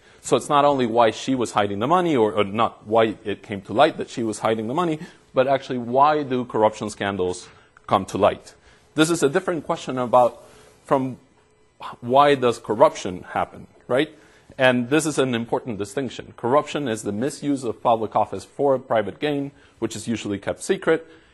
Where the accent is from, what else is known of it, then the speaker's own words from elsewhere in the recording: Argentina; let me actually start by telling you a very short story about Argentina, my home country.